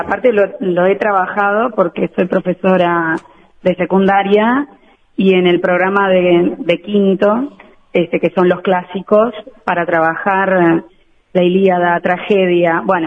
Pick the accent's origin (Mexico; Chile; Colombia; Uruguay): Uruguay; Mendoza Grande, Florida; Yo soy de Florida, viví hasta mis 18 años en un pueblo que se llama Mendoza, que se distingue de el otro Mendoza, porque le llaman Mendoza Grande